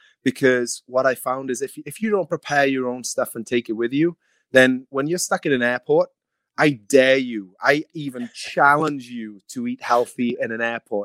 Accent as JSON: {"language": "English", "region": "Wales", "country": "United Kingdom", "said": "I'm Welsh, right? So a tan for me is not really going to happen."}